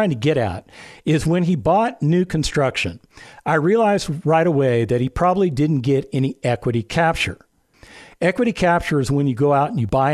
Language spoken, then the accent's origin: English; California, United States; as a kid, I grew up in an area very close to where he's currently living.